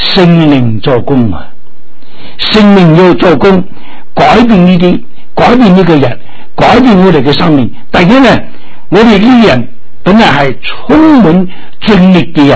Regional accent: China; 所以我们中国人有一个成语啊，叫做什么？

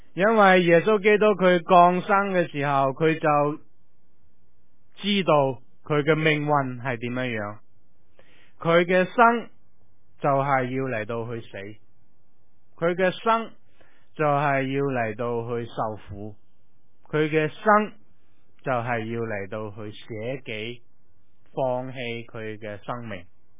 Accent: China; 我们中国人有一句说话叫做君子不立崖墙之下

